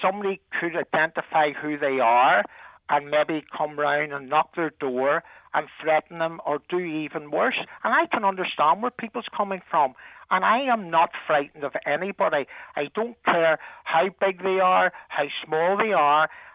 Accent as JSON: {"language": "English", "town": "Belfast", "region": "Northern Ireland", "country": "United Kingdom", "tie": "born or raised there", "said": "And I was brought up on the Ravenscroft Avenue of East Belfast, and I love that district, and it's a very good place to live."}